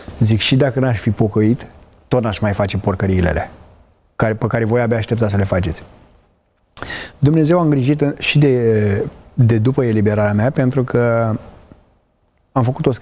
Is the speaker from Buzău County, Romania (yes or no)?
yes; Grăjdana, Buzău County, Romania; de la Grăjdana și am venit și eu la biserică.